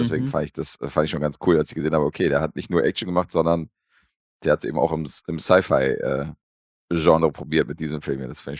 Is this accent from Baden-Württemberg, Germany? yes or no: no; Berlin, Germany; weil ich bin am Wedding groß geworden, insofern mit vielen türkischen Kumpels und so groß geworden, aufgewachsen und so.